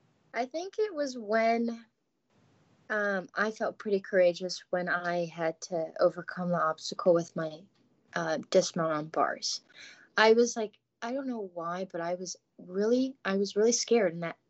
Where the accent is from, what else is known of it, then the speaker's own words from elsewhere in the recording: Morton Grove, Illinois, United States; moving from Chicago, Illinois, and well, I'm from Morning Grove, not Chicago, but, you know, moving away from home and not being able to see my family